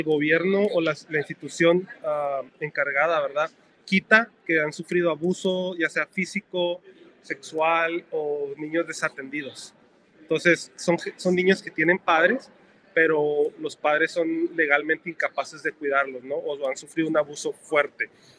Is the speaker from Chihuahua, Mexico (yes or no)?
yes; Ciudad Juárez, Chihuahua, Mexico; soy 100% guatemalteco, pero me tocó nacer y crecer en México, en Ciudad Juárez, Chihuahua, pero toda mi familia es guatemalteca.